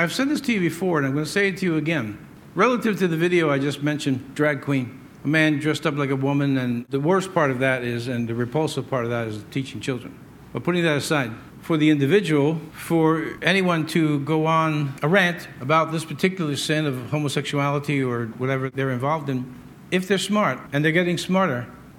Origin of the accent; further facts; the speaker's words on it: United States; born there; I mean, I was born in America, but I mean, wherever my family came from, I'd be proud of my roots.